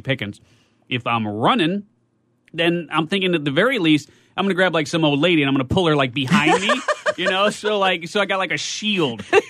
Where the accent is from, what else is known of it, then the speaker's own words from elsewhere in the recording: Chicago, Illinois, United States; Well, I am from Chicago, but I will tell you this.